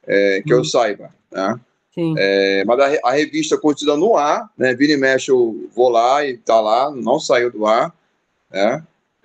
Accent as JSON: {"language": "Portuguese", "region": "Rio de Janeiro", "country": "Brazil", "accent": "carioca", "said": "eu sou aqui do estado do Rio de Janeiro, acho que já perceberam meu sotaque, carioquês, né? Bem forte, né, meu sotaque."}